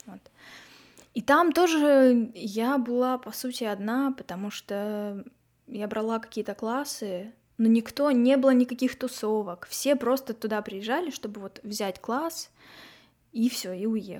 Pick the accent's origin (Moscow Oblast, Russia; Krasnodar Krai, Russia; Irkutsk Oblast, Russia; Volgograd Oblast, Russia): Irkutsk Oblast, Russia; Irkutsk; мы едем обратно в мой родной город Иркутск. Второй раз, когда я приехала уже в 16 лет, то есть вот 2 года мы здесь пробыли, мы с папой уехали обратно в Иркутск, я там закончила школу